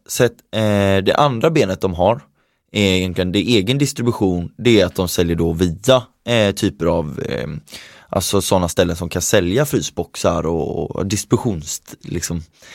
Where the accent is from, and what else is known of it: Sweden